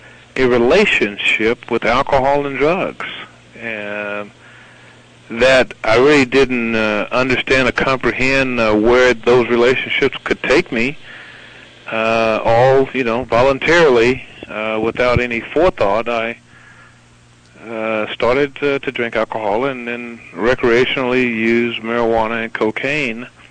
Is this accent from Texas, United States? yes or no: yes; Austin, Texas, United States; also born or lived in Oklahoma; I came from Austin, Texas.